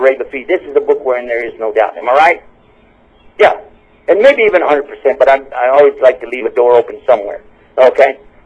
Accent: Texas, United States; Okay, well, that's because I'm from Texas. I don't speak English. I speak Texan.

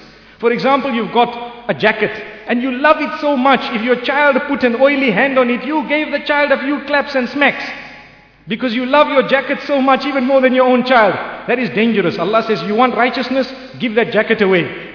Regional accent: Zimbabwe; I know in my case, I come from Zimbabwe, where we deal in many currencies

